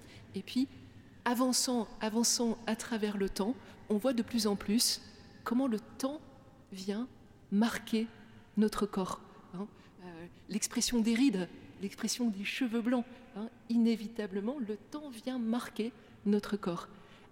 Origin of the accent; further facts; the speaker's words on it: Brussels, Brussels-Capital Region, Belgium; born there; moi je suis née à Bruxelles